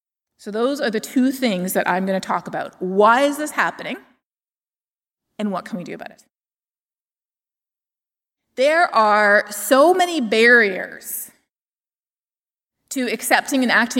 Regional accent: Toronto, Ontario, Canada; I grew up in Toronto, and I remember my family talking about Hurricane Hazel, even though it happened decades before I was born.

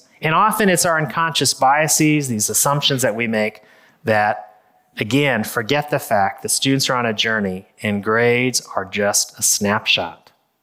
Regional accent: United States; I am Chinese. I'm Chinese American. So I don't speak Chinese, but I even when I ask for that menu

